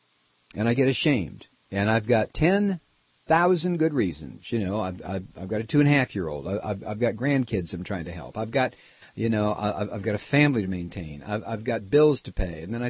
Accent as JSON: {"language": "English", "country": "United States", "said": "I'm ashamed. I am ashamed that I am an American. I am ashamed because of what this country has come to represent globally."}